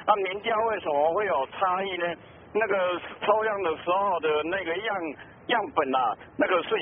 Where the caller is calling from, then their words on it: Taichung, Taiwan; 大家好，我是台中的